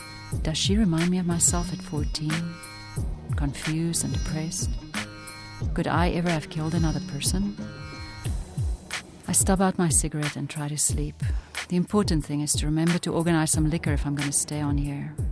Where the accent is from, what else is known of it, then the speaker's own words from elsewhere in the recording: Jalandhar, Punjab, India; it was in my hometown, Jalandhar. I had a very good idea what it was like to grow up as a small-town girl